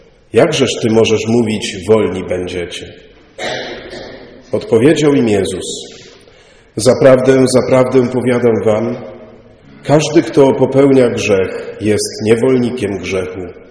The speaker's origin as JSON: {"language": "Polish", "region": "Lublin Voivodeship", "country": "Poland", "tie": "born or raised there", "also_born_or_lived": "central Poland", "said": "Ja co prawda urodziłem się w centralnej Polsce, no ale to taki drobny epizod, bo wkrótce już zostałem z rodzicami przetransportowany właśnie tutaj na ziemię lubelską, więc cały czas tutaj dorastałem."}